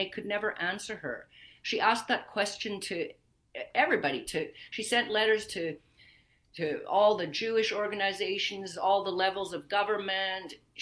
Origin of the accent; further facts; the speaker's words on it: Canada; I'm a Canadian